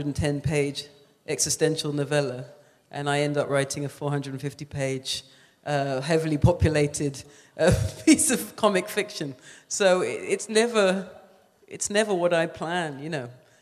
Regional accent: England, United Kingdom; But I grew up in England

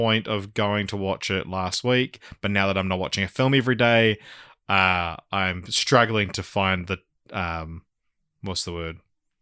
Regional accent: New Zealand; I'm a fucking Kiwi male.

